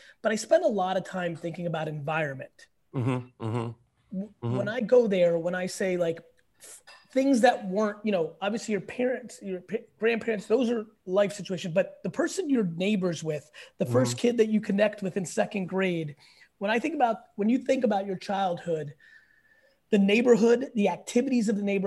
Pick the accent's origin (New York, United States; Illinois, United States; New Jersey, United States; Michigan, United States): New Jersey, United States; being 45, growing up in Jersey, for me … is on a different status.